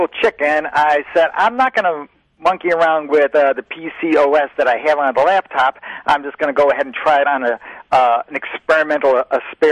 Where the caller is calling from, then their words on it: Greece, New York, United States; I'm calling from Greece, New York.